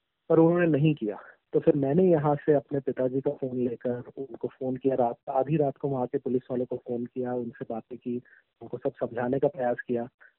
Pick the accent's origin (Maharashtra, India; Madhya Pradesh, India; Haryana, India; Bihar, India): Madhya Pradesh, India; Jabalpur; also born or lived in Ahmedabad; मैं मूलतः जबलपुर मध्य प्रदेश से हूँ और मेरा परिवार अहमदाबाद गुजरात में है, तो अहमदाबाद में काफी समय से मेरा परिवार बस चुका है।